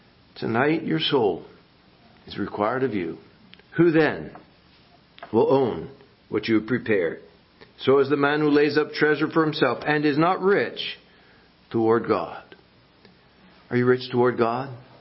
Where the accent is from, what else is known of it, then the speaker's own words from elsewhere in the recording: New Orleans, Louisiana, United States; When I was a kid, I grew up in New Orleans.